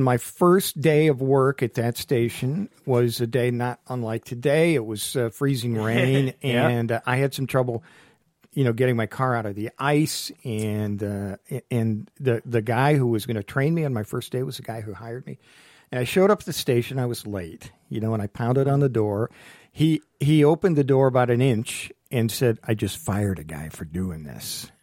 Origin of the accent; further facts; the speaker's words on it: Ohio, United States; I live in Toledo now, and I grew up in Ohio in the north central part of the state.